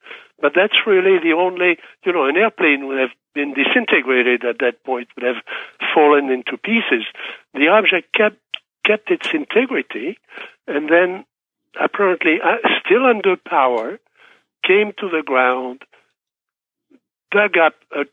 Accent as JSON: {"language": "English", "country": "France", "tie": "born or raised there", "said": "I can relate to that because I grew up in France during World War II."}